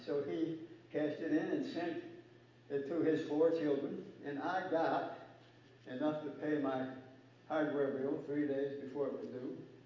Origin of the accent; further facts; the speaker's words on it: Illinois, United States; My brother and I were raised near Lake Michigan, and we were always at the Museum of Science and Industry whenever we could.